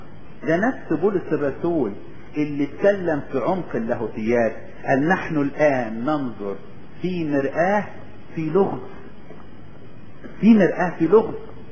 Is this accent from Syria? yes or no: no; Upper Egypt, Egypt; احنا من الصعيد واعرف كده